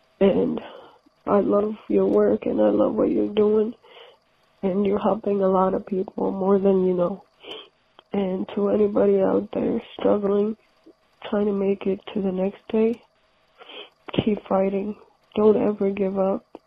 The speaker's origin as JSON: {"language": "English", "country": "Ethiopia", "tie": "born or raised there", "said": "I grew up in Ethiopia, and I grew up with my two little brothers, an older sister"}